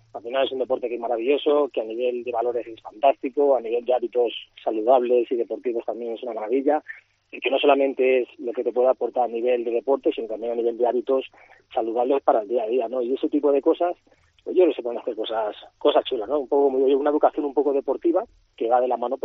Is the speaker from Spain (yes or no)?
yes; Barcelona, Catalonia, Spain; born there; en Madrid, he vivido en Zaragoza, he vivido en Mallorca, he vivido en muchos sitios y por suerte en España sí que vienen en cualquier sitio. Nací en Cataluña, en Barcelona, pero vamos, me he adaptado a otras ciudades sin ningún tipo de problema.